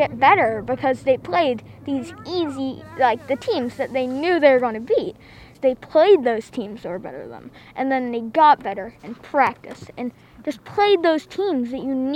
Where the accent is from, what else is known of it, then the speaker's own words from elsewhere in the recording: Vermont, United States; I am from Moncton, Vermont, and I am 10 years old.